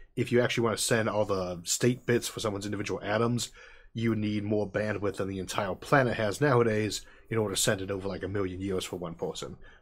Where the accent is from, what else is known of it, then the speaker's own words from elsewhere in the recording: Midwest, United States; I come from the Midwest, and I'm in a rural area